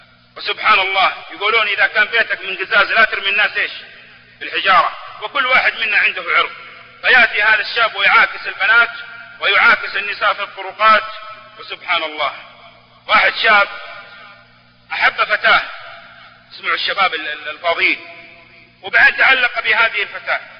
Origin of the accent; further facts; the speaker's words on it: Jeddah, Makkah Province, Saudi Arabia; مرة من المرات دخلت أحد الأحياء عندنا في جدة